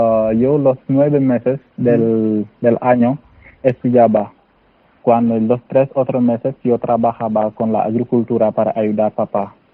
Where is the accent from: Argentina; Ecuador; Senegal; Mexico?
Senegal; moved away as an adult; now in Spain; Vengo de Senegal.